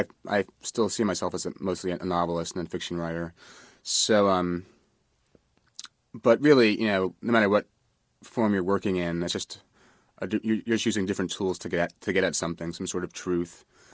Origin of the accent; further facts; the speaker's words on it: Manhattan, New York, United States; I mean, I grew up in Manhattan